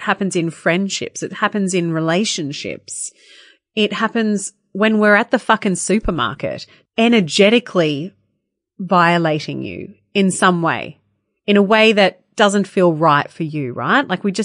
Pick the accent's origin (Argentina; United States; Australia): Australia; Lennox Head, New South Wales; It's going to be happening in my hometown of Lennox Head.